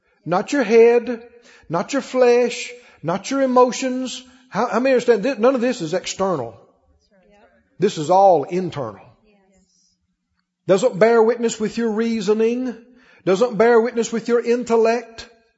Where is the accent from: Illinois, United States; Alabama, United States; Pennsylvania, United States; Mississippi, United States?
Mississippi, United States; I'm from Mississippi, okay?